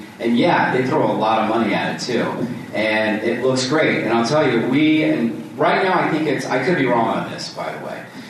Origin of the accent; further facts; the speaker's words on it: Louisiana, United States; growing up in Louisiana, there's Thibodeau cartoons